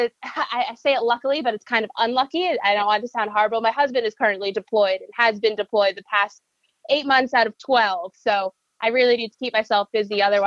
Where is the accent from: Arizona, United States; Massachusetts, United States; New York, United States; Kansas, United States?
New York, United States; I am originally born in New York. My parents are still in downstate New York. We're from Putnam County, so about 45 minutes north of New York City.